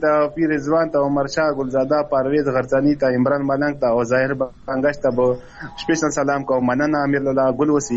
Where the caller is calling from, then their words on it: Karachi, Sindh, Pakistan; کراچۍ نه.